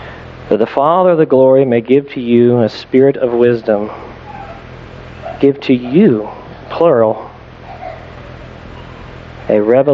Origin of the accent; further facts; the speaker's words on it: Texas, United States; I'm from Texas.